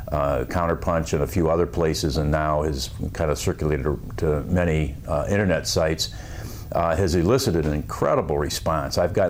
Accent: Toledo, Ohio, United States; I'm from Toledo, Ohio, and I guess the first thing I want to say

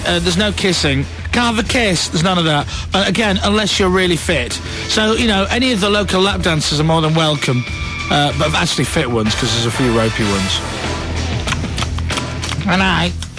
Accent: Leeds, Yorkshire and the Humber, United Kingdom; I was born and bred in Leeds, and I know what Leeds people are like

